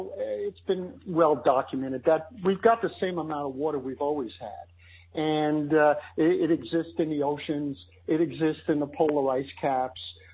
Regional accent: Queens, New York, United States; accent: Queens English; Well, as you said, I grew up in Queens. I speak the Queens English, while you speak Brooklynese.

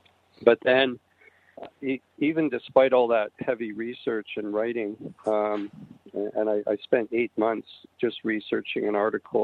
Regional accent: Canada; Being that I'm from Canada, they'll usually call me … then they'll butcher … many different ways.

